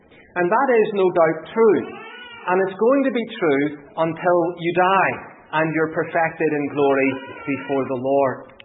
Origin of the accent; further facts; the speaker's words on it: Northern Ireland, United Kingdom; I remember growing up in Northern Ireland